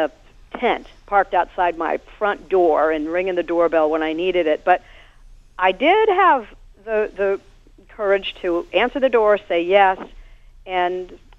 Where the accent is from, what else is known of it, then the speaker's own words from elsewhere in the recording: Indianapolis, Indiana, United States; I had worked in my hometown, Indianapolis, on television for 3 years.